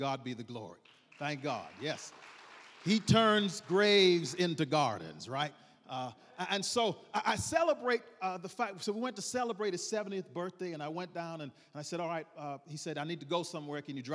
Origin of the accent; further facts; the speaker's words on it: Bahamas; I'm from the Bahamas originally, and I was there a couple of weeks ago.